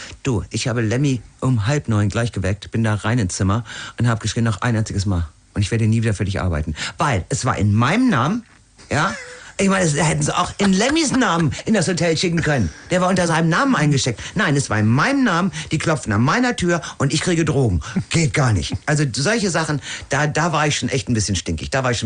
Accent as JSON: {"language": "German", "country": "Germany", "said": "Und wenn ich mit ihm in Berlin war, ich als Deutsche, da hat er gesagt, nein … das ist das und das."}